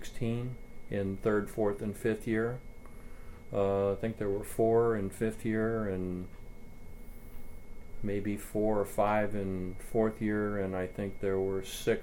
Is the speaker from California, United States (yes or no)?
no; Miami, Florida, United States; born there; The short version is that I was born in Miami in 1941.